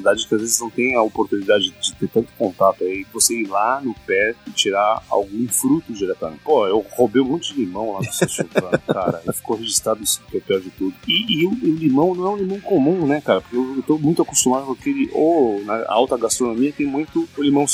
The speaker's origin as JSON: {"language": "Portuguese", "region": "Southeast", "country": "Brazil", "said": "eu sou do Sudeste."}